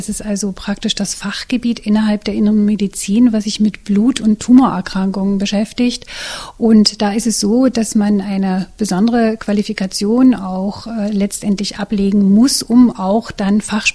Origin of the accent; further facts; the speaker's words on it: Mecklenburg-Vorpommern, Germany; moved away as an adult; also born or lived in Brandenburg; Ich bin eigentlich Mecklenburgerin und habe dann 25 Jahre meine Tätigkeit am Klinikum Schwedt hinter mich gebracht.